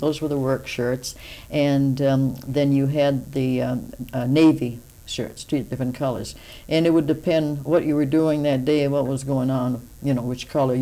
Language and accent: English; New Hampshire, United States; I was from New Hampshire and he was from Rhode Island.